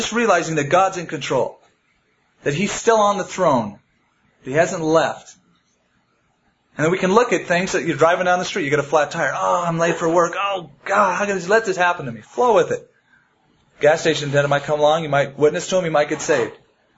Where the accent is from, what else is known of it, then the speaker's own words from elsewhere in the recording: United States; I'm from the United States